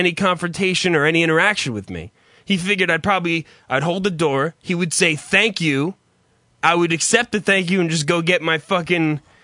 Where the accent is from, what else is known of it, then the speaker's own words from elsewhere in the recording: New Jersey, United States; We're from New Jersey.